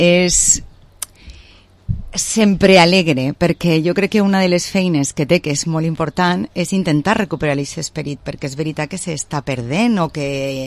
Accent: Benicàssim, Valencian Community, Spain; now in Vila-real, Spain; jo fa molts anys que visc a Vila-real, però jo sóc de Benicàssim, entonces la majoria de la gent me coneixien a mi

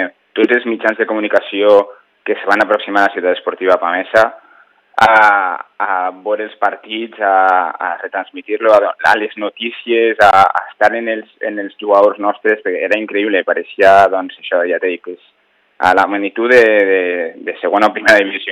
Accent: Nules, Valencian Community, Spain; Jo, de Nules.

